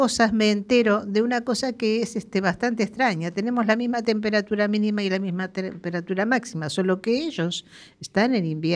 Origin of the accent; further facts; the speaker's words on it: Uruguay; Hoy es fiesta patria en mi país, en Uruguay, sí.